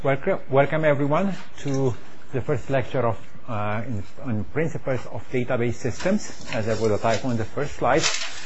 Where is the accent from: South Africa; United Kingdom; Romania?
Romania; accent: Eastern European; English is a second language; now in United States; I'm originally from Romania. This is where you hear my Eastern European accent.